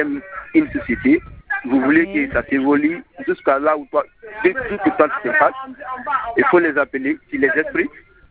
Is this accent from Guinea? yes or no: yes; Conakry, Guinea; Moi, je suis de Conakry.